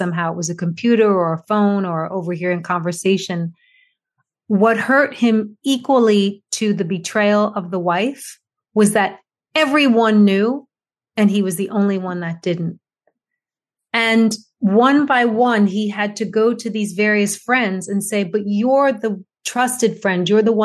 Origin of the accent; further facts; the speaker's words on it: United States; although I'm American, I'm going to try not to judge.